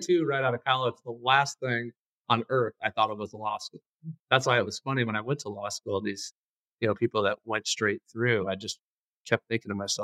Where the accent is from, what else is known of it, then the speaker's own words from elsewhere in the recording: Omaha, Nebraska, United States; so I grew up here in Omaha, went to high school right up the street at Omaha Central.